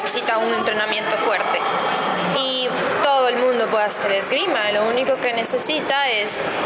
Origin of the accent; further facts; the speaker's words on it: Ecuador; Yo soy de Ecuador.